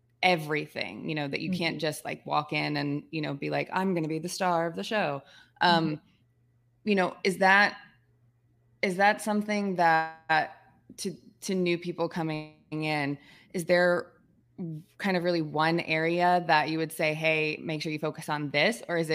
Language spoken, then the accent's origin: English; Georgia, United States; You know, I'm being from Georgia.